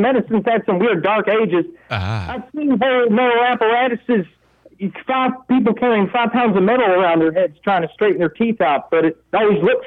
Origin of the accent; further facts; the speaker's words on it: Chicago, Illinois, United States; I've lived in many different neighborhoods. Like I said, I was born in Chicago. My parents, they had a house in Beverly, and then they moved around, and they ended up with a place in Lakeview